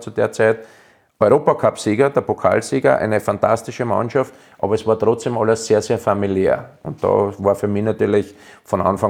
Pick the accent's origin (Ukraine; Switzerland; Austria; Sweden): Austria; weil eigentlich hätte ich Fußballer des Jahres werden müssen in Deutschland und das als Ösi.